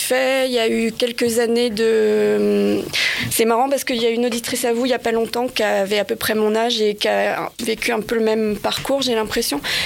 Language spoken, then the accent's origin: French; Paris, Île-de-France, France; j'ai 49 ans, je suis parisienne